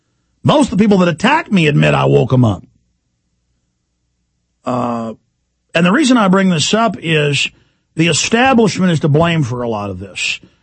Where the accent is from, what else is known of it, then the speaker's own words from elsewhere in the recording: Dallas, Texas, United States; born there; I'm 35 years old and I was born in Parkland Hospital in Dallas, Texas